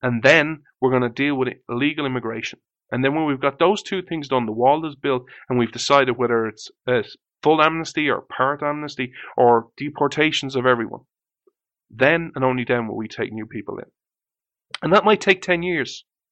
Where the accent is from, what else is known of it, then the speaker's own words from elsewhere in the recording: Ireland; born there; I was born in Ireland.